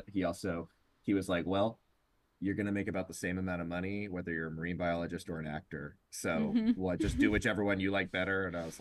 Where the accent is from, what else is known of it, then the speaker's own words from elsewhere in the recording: Massachusetts, United States; also born or lived in Georgia / Florida; now in New York, United States; So I was born in Florida. I actually spent most of my, I spent half my time in Massachusetts and then the other half of my time in Georgia growing up, and then moved to New York.